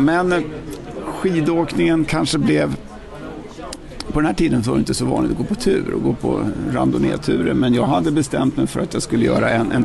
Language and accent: Swedish; Täby, Stockholm County, Sweden; also born or lived in United States; jag är faktiskt född i USA, men jag har svenska föräldrar och flyttade till Stockholm och Täby och är uppväxt i Täby